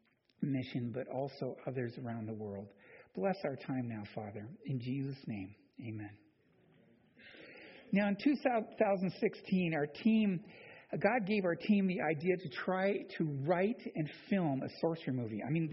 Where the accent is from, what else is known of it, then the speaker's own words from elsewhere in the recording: Bellevue, Washington, United States; now in Spokane, United States; And I grew up in Bellevue, where my dad was a Boeing engineer.